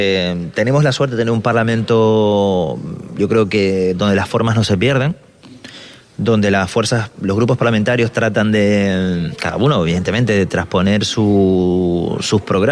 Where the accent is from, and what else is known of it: Canary Islands, Spain